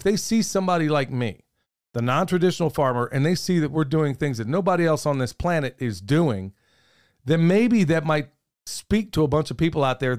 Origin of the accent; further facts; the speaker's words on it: Oklahoma, United States; where I grew up in Oklahoma, you know, the white people thought you were black and the black people didn't think you were black enough if you spoke well.